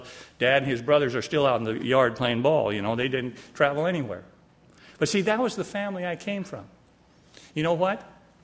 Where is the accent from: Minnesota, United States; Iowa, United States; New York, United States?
Iowa, United States; Polk City; Well, I grew up in Polk City, Iowa. Not too far from here.